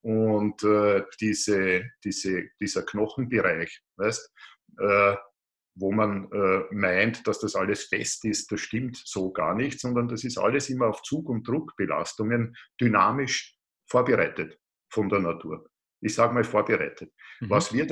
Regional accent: Lower Austria, Austria; ich bin so in der Wachau aufgewachsen, das liegt an der Donau, zwischen Linz und Wien, das kennen vielleicht die meisten. Und da geht es nördlich dann in das Waldviertel hinein und dort habe ich meine letzten Jahrzehnte verbracht.

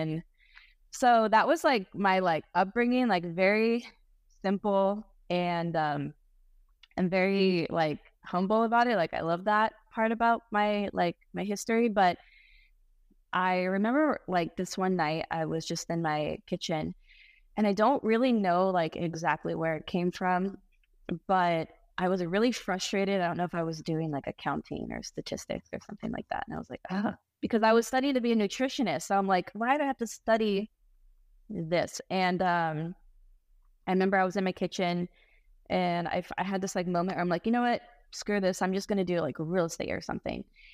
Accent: Temecula, California, United States; Born and raised in California. I actually grew up in Temecula, wine country.

